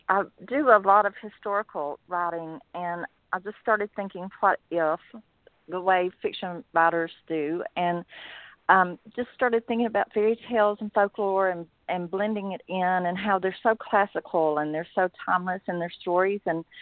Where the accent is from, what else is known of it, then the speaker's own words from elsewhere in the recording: Tennessee, United States; I grew up in Tennessee, and of course, we're surrounded by the Civil War. I'm from an area where there's still cannons sitting in people's front yards